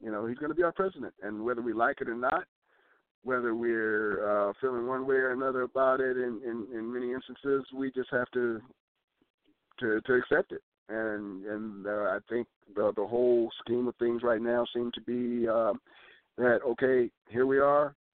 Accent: United States; I feel so fortunate to be born as an American and in the United States.

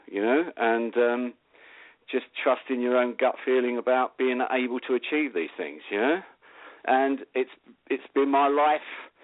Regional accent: London, United Kingdom; in the UK, I come from the East End of London, and we went through the normal sort of like government schools.

